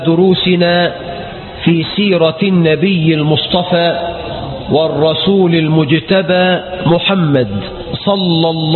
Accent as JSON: {"language": "Arabic", "country": "Egypt", "said": "بلدنا مصر"}